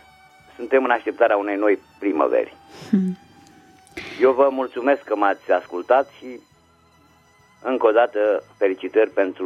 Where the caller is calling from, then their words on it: Argeș, Romania; sunt din Argeș.